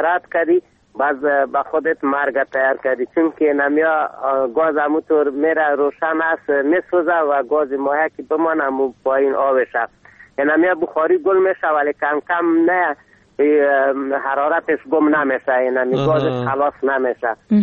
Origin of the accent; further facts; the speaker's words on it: Afghanistan; افغان هستم از غربان به تماس شدیم.